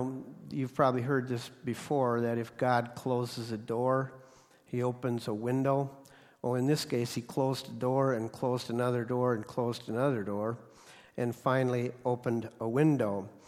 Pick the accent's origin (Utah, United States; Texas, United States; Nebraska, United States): Nebraska, United States; My home state is Nebraska, and we scooped a lot of corn.